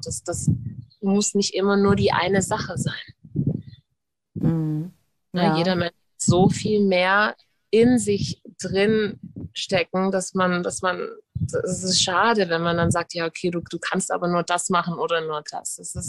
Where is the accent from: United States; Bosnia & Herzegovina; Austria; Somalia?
United States; ich als Amerikanerin sag nur mal kurz Amerika